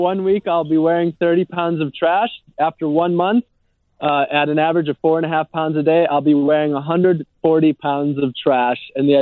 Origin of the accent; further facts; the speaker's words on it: Wisconsin, United States; So Cheryl came from a similar background as I did. I'm from Wisconsin, actually.